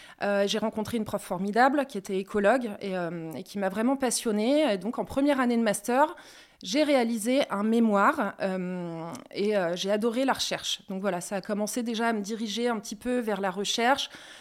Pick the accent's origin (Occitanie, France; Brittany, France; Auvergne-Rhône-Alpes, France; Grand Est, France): Grand Est, France; Troyes; Alors aujourd'hui, j'ai 34 ans. Je suis troyenne, donc de département de l'Aube, région Grand Est.